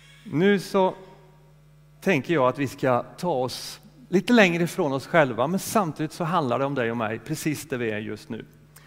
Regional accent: Västra Götaland County, Sweden; now in Öckerö, Sweden; jag är född och uppvuxen i norra Skaraborg utanför Mariestad. Vilket kanske lyser igenom ibland i dialekten, men jag är ganska anpassningsbar. Jag har ju bott nämligen på Fotö och Öckerö och Hönö i 24 år snart.

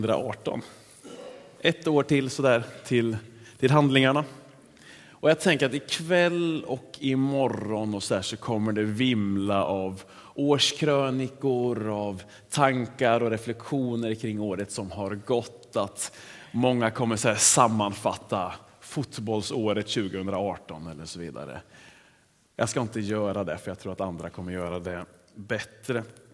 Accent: Sweden; Det som vi svenskar har sökt näst mest på

